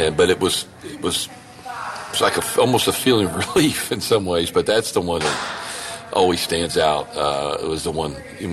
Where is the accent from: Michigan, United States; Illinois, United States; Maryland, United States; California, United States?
Illinois, United States; Lawrenceville; Lawrenceville, Illinois.